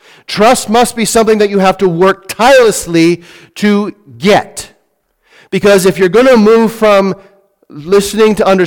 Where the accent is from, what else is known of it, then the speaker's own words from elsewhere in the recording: Canada; We don't realize how blessed we are to be from Canada. A melting pot of people.